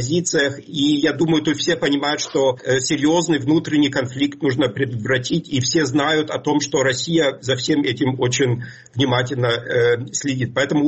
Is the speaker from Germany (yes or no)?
yes; East Germany, Germany; Ну, я вот вырос в Восточной Германии